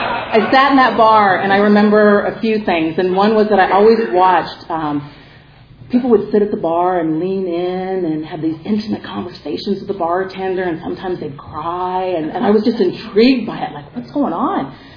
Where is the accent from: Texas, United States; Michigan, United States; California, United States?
California, United States; Compton; also born or lived in Norwalk / Stanton; I'm half Mexican. I grew up in Compton, Norwalk, and Stanton.